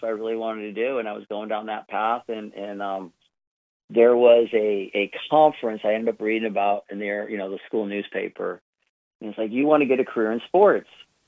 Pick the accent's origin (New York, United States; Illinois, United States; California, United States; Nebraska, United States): Nebraska, United States; Omaha; And I grew up in Omaha, Nebraska.